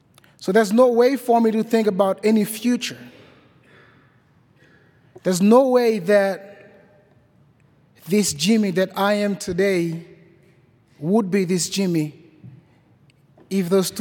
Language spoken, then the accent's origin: English; Ouest, Haiti; I'm from Haiti. I was born and raised in the most violent slums of Haiti, named Cité Soleil. It's a place of hunger, it's a place of misery, it's a place of violence.